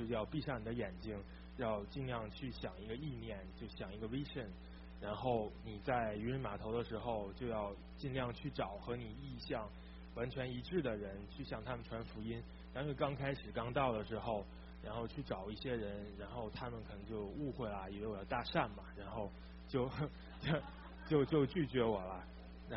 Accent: Beijing, China; also born or lived in Florida, United States; 因为我是北京人，所以就我看到北京的雾霾很重

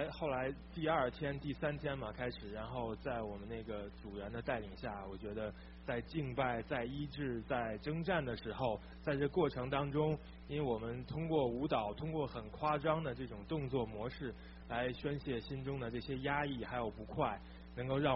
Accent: Beijing, China; also born or lived in Florida, United States; 因为我是北京人，所以就我看到北京的雾霾很重

